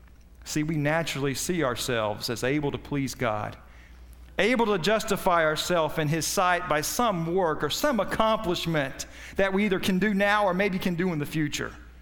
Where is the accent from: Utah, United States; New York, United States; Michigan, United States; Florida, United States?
Florida, United States; I'm a Southerner, I guess my mom was spent some of her life up north, but she couldn't help that. That's where her parents went for a while. But for the most part, I was a Florida cracker